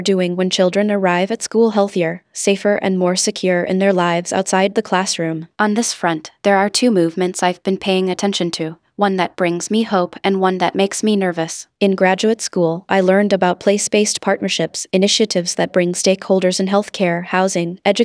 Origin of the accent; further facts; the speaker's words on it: West Virginia, United States; In my home state of West Virginia, that frustration has helped fuel support for the Hope Scholarship